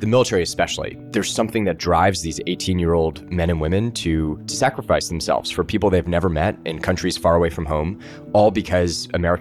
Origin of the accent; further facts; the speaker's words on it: Los Angeles, California, United States; I grew up in Los Angeles. I'm surrounded by liberals. Everyone in my high school and middle school growing up were liberals.